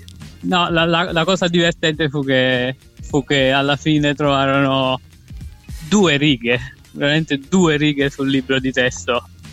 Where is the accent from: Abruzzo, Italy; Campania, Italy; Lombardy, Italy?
Campania, Italy; Naples; now in Manchester, United Kingdom; io sono napoletano